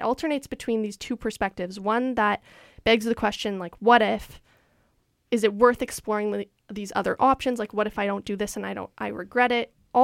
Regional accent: Toronto, Ontario, Canada; And I'm from Toronto

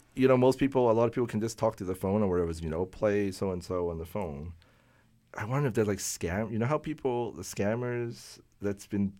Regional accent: Winnipeg, Manitoba, Canada; when I'm from Winnipeg

